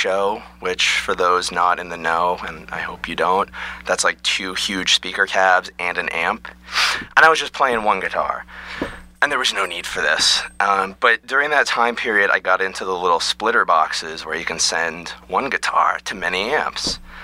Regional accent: New Jersey, United States; also born or lived in Boston; now in Portland, United States; and I grew up in New Jersey, save for a brief stint in Boston

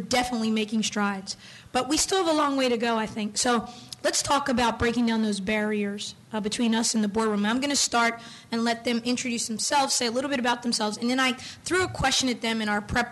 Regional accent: Washington, District of Columbia, United States; I hail from the Washington, D.C. area.

